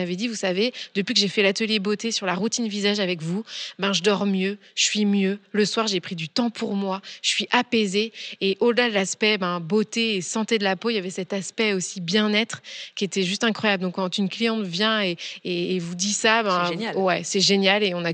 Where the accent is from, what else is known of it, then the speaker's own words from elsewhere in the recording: Orléans, Centre-Val de Loire, France; Et Orléans, parce qu'on est d'Orléans.